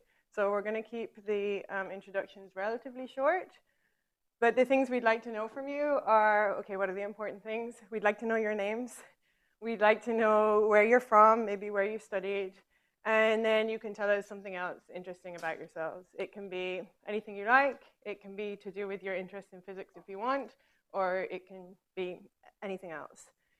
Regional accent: Ireland; also born or lived in England; I was born in England, I grew up in Ireland.

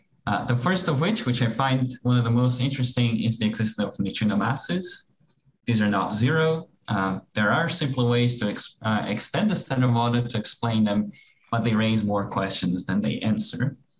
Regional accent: Brazil; moved away as an adult; also born or lived in Durham, United Kingdom; I come from Brazil. I arrived in PI just in early September.

